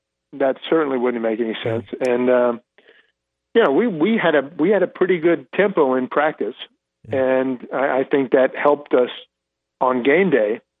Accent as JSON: {"language": "English", "town": "Fayetteville", "region": "Arkansas", "country": "United States", "tie": "born there", "said": "I was born in Fayetteville, you know, so I don't think any of my friends, any of my teammates, any of my opponents thought that I was going anywhere but the Arkansas Razorbacks."}